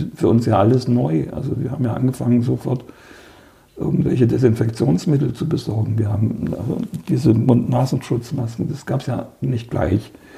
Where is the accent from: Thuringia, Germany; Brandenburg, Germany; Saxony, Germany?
Thuringia, Germany; Eisenach; Ich bin ja in Eisenach geboren.